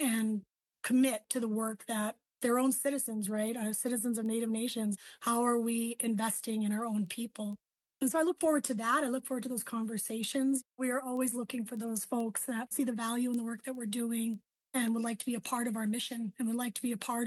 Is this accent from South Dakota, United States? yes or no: yes; Eagle Butte, South Dakota, United States; now in St. Paul, United States; I am a citizen of the Cheyenne River Sioux Tribe. I'm an Ekoju Lakota. I was born and raised in Eagle Butte, South Dakota, which is on the Cheyenne River Reservation. But I've lived here in St. Paul for the past 12 years now.